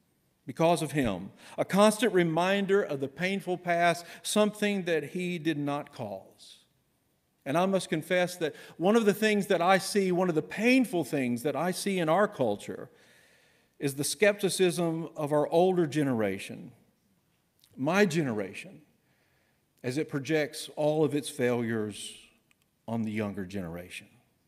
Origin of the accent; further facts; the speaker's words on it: the South, United States; I grew up in the South where people were called things like Bubba and Tater.